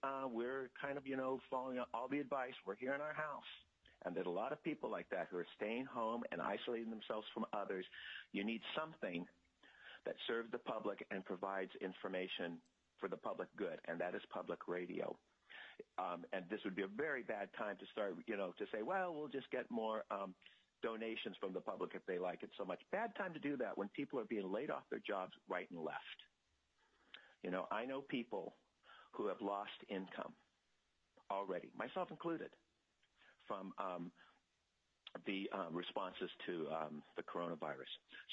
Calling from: Kodiak, Alaska, United States; And I'm calling from Kodiak, Alaska.

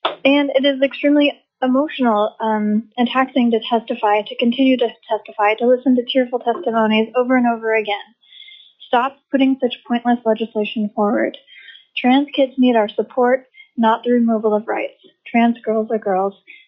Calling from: Juneau, Alaska, United States; I am calling from Juneau, Alaska

